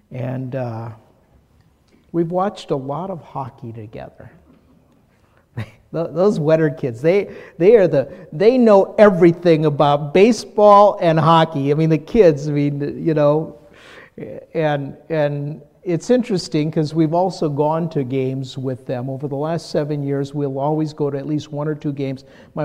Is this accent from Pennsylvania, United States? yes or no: no; Minnesota, United States; moved away; also born or lived in California; All the years in California, you know, even though I'm from Minnesota, I'm just used to saying soda